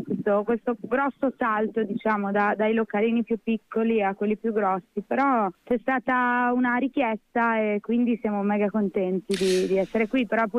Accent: Pordenone, Friuli-Venezia Giulia, Italy; io sono di Pordenone

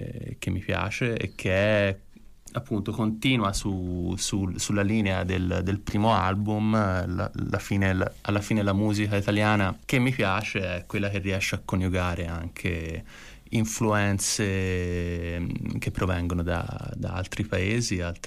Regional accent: Florence, Tuscany, Italy; perché sono di qui, sono di Firenze, conosco la periferia.

